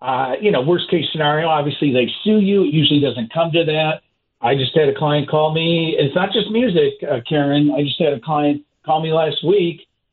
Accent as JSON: {"language": "English", "town": "Chicago", "region": "Illinois", "country": "United States", "tie": "born or raised there", "moved": "yes", "lives_now": "Kansas City, United States", "said": "By the way, I'm from the South Side. I'm from Beverly, so I grew up listening to WGN."}